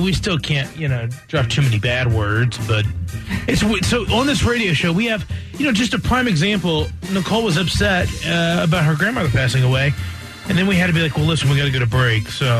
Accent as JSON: {"language": "English", "region": "Blue Ridge Mountains", "country": "United States", "tie": "born or raised there", "said": "And I remembered when I called 911 in my hometown in the Blue Ridge Mountains"}